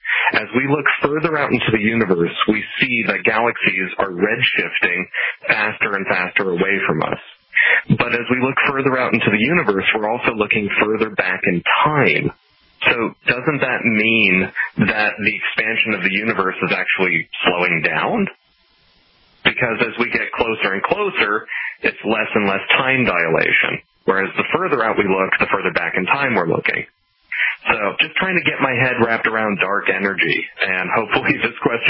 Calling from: Los Angeles, California, United States; I follow you on Twitter. I'm calling from Los Angeles.

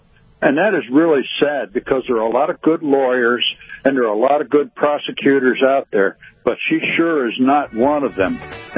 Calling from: Maine, Minnesota, United States; I'm calling from a little township of Maine, Minnesota. Population of about 20, I think.

